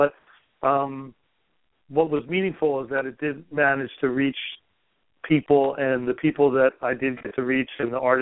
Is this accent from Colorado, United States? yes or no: no; Philadelphia, Pennsylvania, United States; Steve Wolfe was a drummer I grew up with in Philly